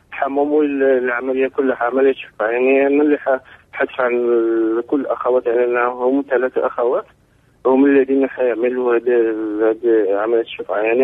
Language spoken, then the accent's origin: Arabic; Morocco; عندنا في المغرب شفعة